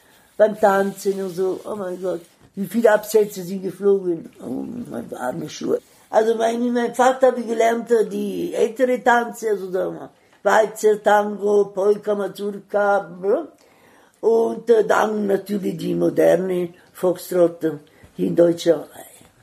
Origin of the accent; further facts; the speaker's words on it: Veneto, Italy; German is a second language; moved away; Ja, meine Heimat. Kleine Ortschaft in die Berge, Cortina d'Ampezzo. Also ich bin 22 Kilometer weiter, also Richtung Belluno.